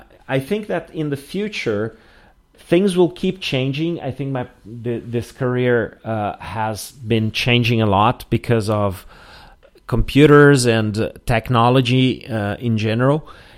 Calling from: Porto Alegre, Rio Grande do Sul, Brazil; English is a second language

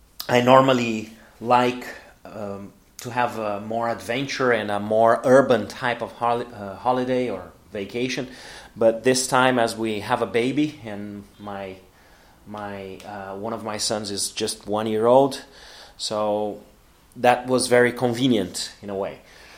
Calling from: Porto Alegre, Rio Grande do Sul, Brazil; English is a second language

